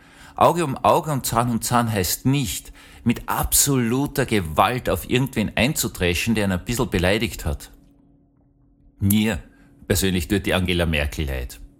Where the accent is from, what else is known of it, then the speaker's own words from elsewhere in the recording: Austria; Ich als Österreicher habe eine unglaubliche Sympathie für kleine, schwache Staaten.